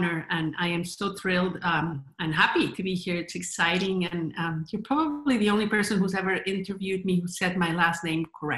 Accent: Mexico; Anyway, I grew up in Mexico

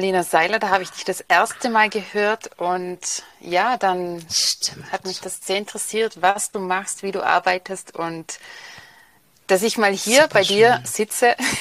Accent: Vorarlberg, Austria; Ich komme aus Vorarlberg in Österreich. Ich bemühe mich sehr, dass ich schön Deutsch spreche.

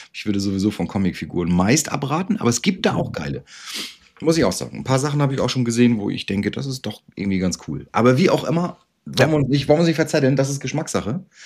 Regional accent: Emden, Lower Saxony, Germany; Das ist meine Heimatstadt, das weißt du, ne?

